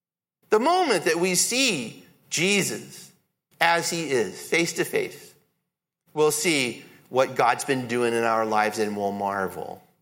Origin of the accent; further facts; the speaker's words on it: Fort Worth, Texas, United States; You know, well, I'm from Fort Worth. That's where every good person is, right?